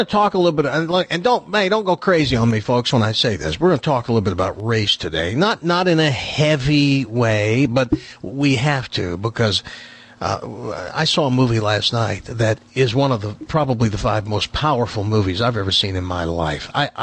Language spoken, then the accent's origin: English; the South, United States; I grew up in the South, and I have a whole different connection to how black people were referred to and not necessarily treated.